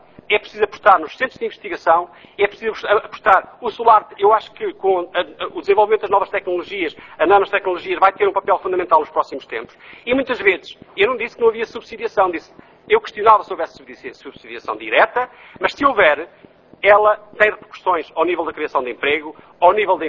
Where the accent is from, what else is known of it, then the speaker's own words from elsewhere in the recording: Miranda do Douro, Norte, Portugal; Eu ia para a minha terra de origem, sou mirandês, e ia de comboio.